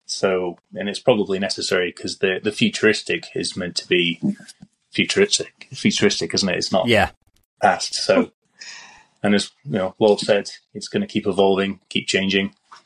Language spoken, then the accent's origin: English; Scotland, United Kingdom; I'm Scottish